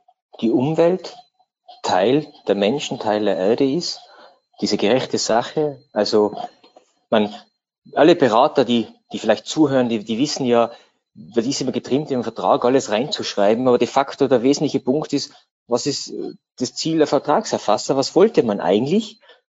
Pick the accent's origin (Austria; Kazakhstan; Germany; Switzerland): Austria; dass man einfach jedem, bei uns in Österreich Steuerpflichtigen, die Möglichkeit gibt